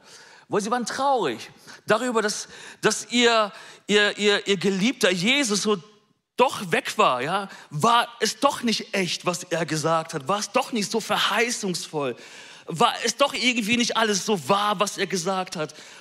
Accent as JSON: {"language": "German", "town": "Bielefeld", "region": "North Rhine-Westphalia", "country": "Germany", "said": "dass wir als Bielefelder diesen Finaleinzug gefeiert haben."}